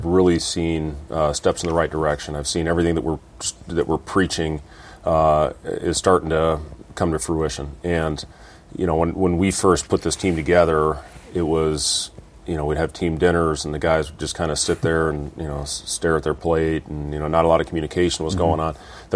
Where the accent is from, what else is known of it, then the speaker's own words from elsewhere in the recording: Iowa, United States; playing 4 great years at Iowa State, where I grew up, it was, you know, what I consider my hometown